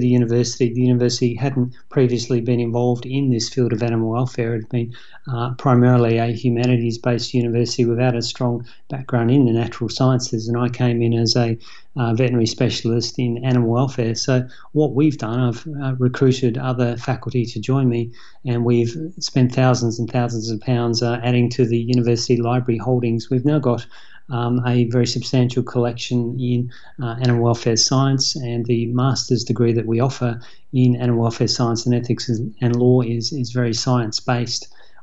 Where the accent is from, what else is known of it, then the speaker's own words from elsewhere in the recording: Australia; I think I am originally from Australia, and we are supposed to spend a lot of our time lying on beaches